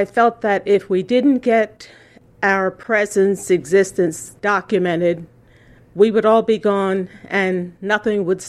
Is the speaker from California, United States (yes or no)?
no; Ocean City, New Jersey, United States; Well, I grew up here on the West Side and noticed over the years that the Black population was dwindling year after year after year.